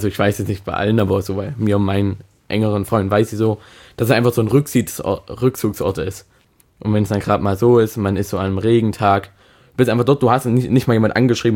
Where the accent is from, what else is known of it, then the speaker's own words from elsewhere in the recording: Filderstadt, Baden-Württemberg, Germany; born there; ich kenne Neckar-Tenzing wie meine Westentasche. Neckar-Tenzing, ich wohne seit 15 Jahren hier. Ich bin in Filderstadt geboren, aber 5 Tage später bin ich hier schon gelandet.